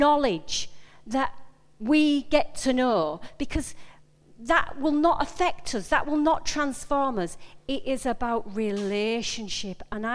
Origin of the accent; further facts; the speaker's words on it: Yorkshire and the Humber, United Kingdom; accent: Yorkshire; Sometimes I apologize for my Yorkshire accent.